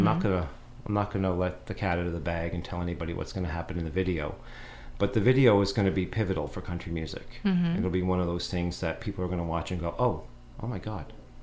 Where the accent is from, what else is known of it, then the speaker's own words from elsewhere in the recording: Cape Breton, Nova Scotia, Canada; I grew up in Cape Breton in a coal mining house with three small bedrooms